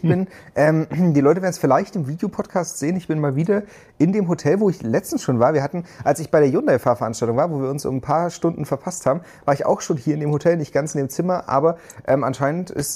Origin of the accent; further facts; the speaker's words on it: Thuringia, Germany; also born or lived in Ingolstadt, Germany; ich habe ja auch lange Zeit, oder in meiner Kindheit in Thüringen, wo wir so viele Wälder einfach haben, gewohnt, und dann bin ich in Ingolstadt gezogen